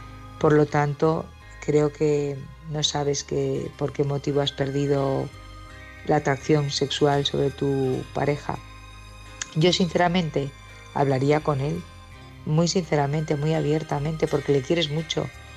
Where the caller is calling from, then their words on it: Barcelona, Catalonia, Spain; de Barcelona